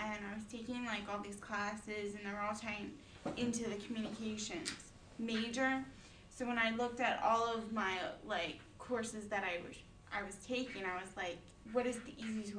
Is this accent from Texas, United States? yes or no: no; Medford, New Jersey, United States; Medford, New Jersey.